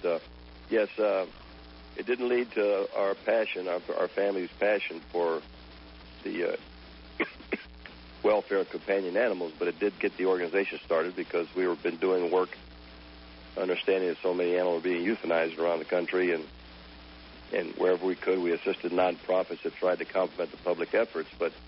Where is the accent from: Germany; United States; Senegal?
United States; Tampa, Florida; I was raised in Tampa with my folks and my sister.